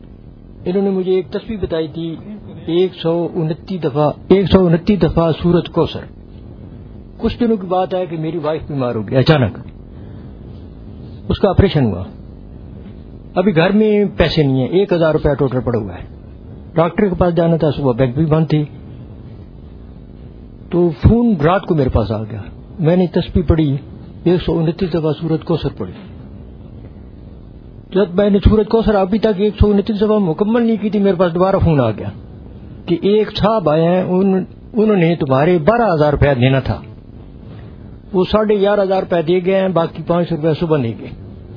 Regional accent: Sargodha, Punjab, Pakistan; میں سرگودے کا رہنے والا ہوں.

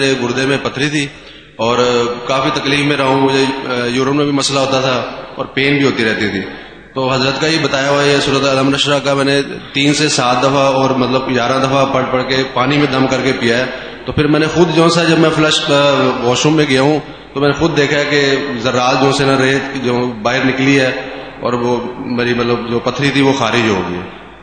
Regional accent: Lahore, Punjab, Pakistan; میں green town Lahore سے ہوں.

